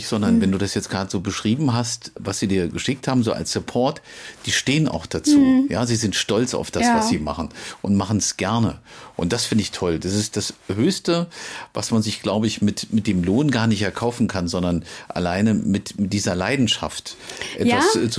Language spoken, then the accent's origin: German; Lower Saxony, Germany; now in Halle, Germany; Bei euch das Ländliche, das erinnert mich auch so an die Zeit, da wo ich aufgewachsen bin, aus Friesland.